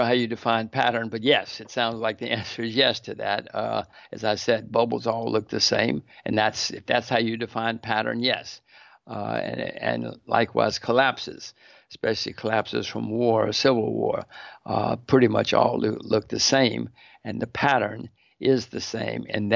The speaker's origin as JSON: {"language": "English", "country": "United States", "said": "I mean, it's academic because I'm an American. I'm a citizen of the land of the free."}